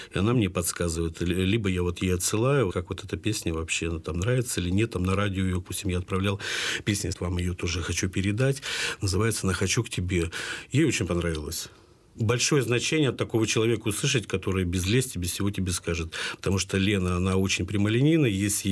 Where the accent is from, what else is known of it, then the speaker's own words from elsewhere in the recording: Berezniki, Perm Krai, Russia; Видите, я родился на Урале, а у нас такой был криминальный город, это город Березники.